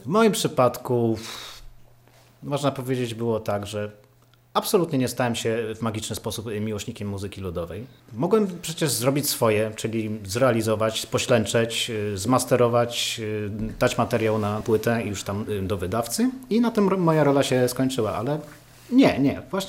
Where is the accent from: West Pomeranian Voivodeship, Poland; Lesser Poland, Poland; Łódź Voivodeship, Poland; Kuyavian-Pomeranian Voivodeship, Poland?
West Pomeranian Voivodeship, Poland; Choszczno; Jestem z Choszna